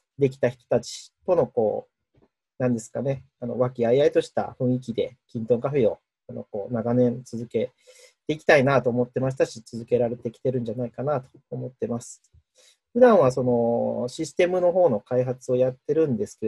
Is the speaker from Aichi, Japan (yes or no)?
no; Kochi, Japan; also born or lived in Tokyo / Kanagawa; 高知生まれで高知育ちなんですけども、7年ぐらいですね、関東、まあ、東京神奈川ですけども、大学の頃ですね、大学出て3年ほど東京で働いてましたので、7年間関東におりましたが、結婚を機に高知に U ターンをして、それ以来ずっと高知